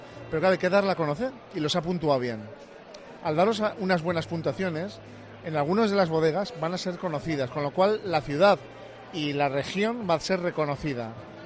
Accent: Aragon, Spain; tienen lo que decimos en mi tierra, en Aragón, enjundia

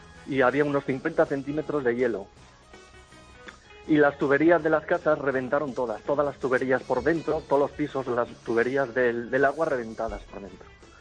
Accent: León, Castile and León, Spain; yo soy de León, tengo 55 años.

